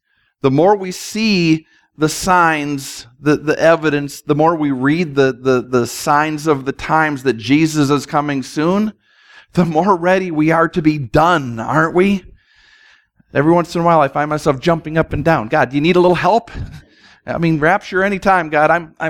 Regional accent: Minnesota, United States; Growing up in Minnesota, my family had a fishing cabin up north that my grandfather built.

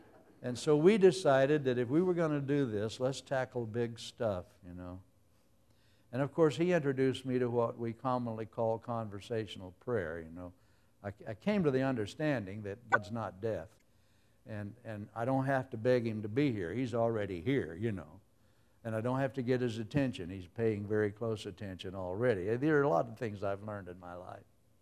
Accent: Mississippi, United States; also born or lived in Oklahoma; I was born in Oklahoma, and most of my early years were in Mississippi, so I tell people I'm claimed by two states. Oklahoma claims I'm from Mississippi, and Mississippi claims I'm from Oklahoma.

